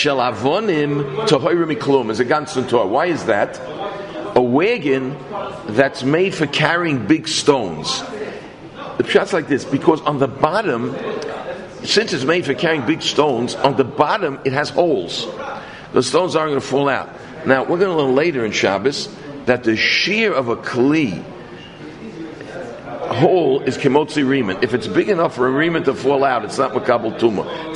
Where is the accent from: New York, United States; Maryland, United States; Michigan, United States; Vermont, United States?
New York, United States; Bronx; born there; I'm a natural born English speaker. Please don't get me wrong. I was born in the Bronx. That's all I spoke. Either Spanish or English.